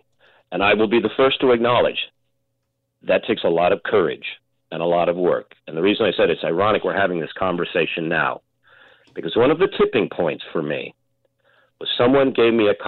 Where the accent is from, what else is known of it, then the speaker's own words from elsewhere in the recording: Salt Lake City, Utah, United States; And I had no idea of that vocabulary as a young man growing up in Salt Lake City.